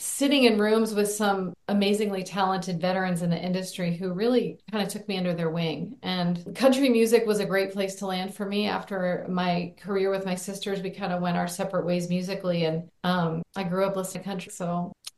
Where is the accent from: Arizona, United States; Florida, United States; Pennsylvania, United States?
Arizona, United States; Growing up in Arizona, I would, hop on horseback on the weekends, and I would be writing songs as I was just kind of riding along and hearing the rhythm of the hooves.